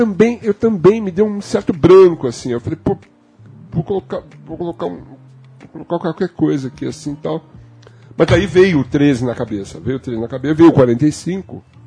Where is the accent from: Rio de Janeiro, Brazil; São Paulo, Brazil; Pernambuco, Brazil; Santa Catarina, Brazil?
São Paulo, Brazil; São Bernardo do Campo; Eu nasci no Cambuci, depois de 9 anos de idade, eu me mudei para São Bernardo, Rui de Ramos. E vivi lá durante muitos anos.